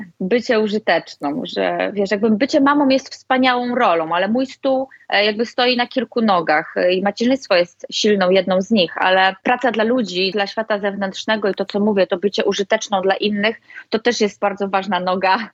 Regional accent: northern Poland, Poland; tutaj u nas na północy, gdy gramy w moich rodzinnych stronach, to jednak czuć energię północy

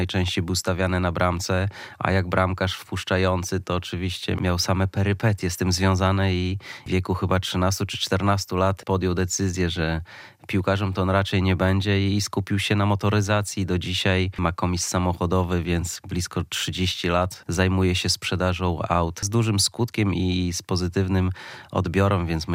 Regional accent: Białystok, Podlaskie Voivodeship, Poland; wracamy do Białegostoku na stałe i tutaj... Tak jak moje dzieciństwo całe w Białymstoku spędziłem i na Podlasiu również zamierzam zakończyć swój żywot, bo osiedliliśmy się na stałe także tutaj pod Białymstokiem.

